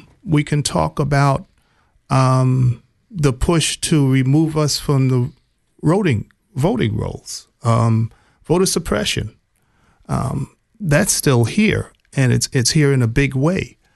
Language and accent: English; New York, United States; I remember growing up in New York where parents would blockade the schools because they wanted the history to be taught.